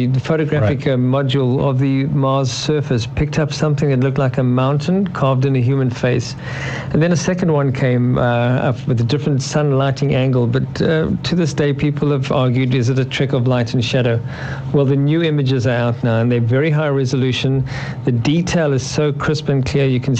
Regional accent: South Africa; I'm from South Africa. We don't use miles.

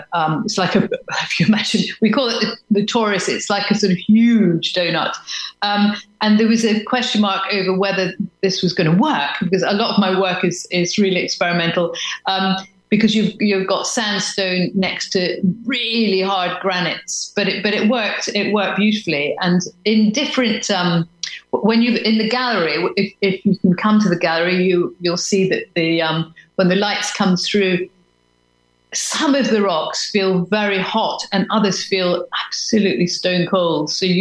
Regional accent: Scotland, United Kingdom; I say we because I'm Scottish, so I'm talking about Scotland and Northern Ireland here.

